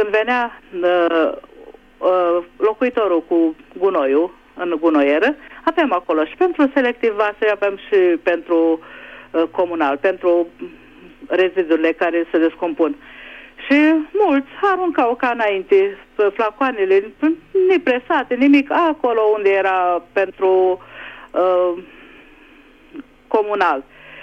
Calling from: Budapest, Hungary; din Budapesta.

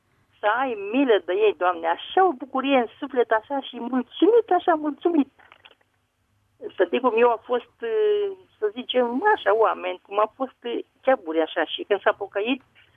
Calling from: Pitești, Argeș, Romania; de la Pitești.

